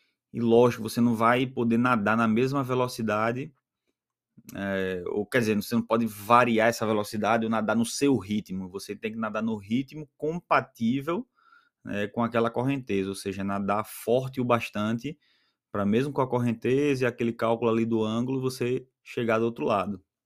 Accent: Maceió, Alagoas, Brazil; E eu sou alagoano, né? Sou de Maceió.

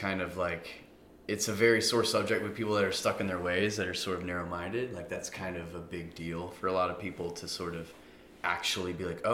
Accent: Maryland, United States; also born or lived in Washington, D.C.; I was born in D.C. I grew up in Maryland. They're very close together. My parents joke it was the cheaper hospital, so that's where I was born, was D.C. Grew up in the East Coast.

